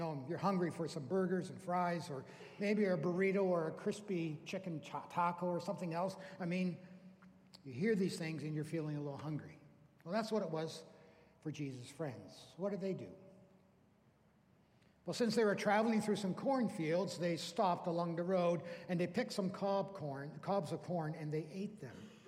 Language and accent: English; Canada; Growing up in Canada, I remember as a young person the many local laws our town had about the Lord's Day, about Sunday.